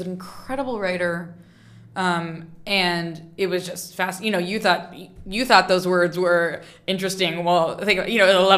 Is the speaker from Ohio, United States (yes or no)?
yes; Ohio, United States; now in New York, United States; And I could relate to that because I'm from Ohio. You know, I've been living in New York